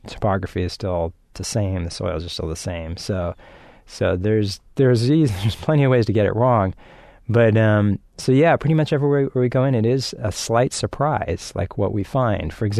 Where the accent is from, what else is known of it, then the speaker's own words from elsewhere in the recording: California, United States; most of us here if we grew up in California, I have grown up here since I was 9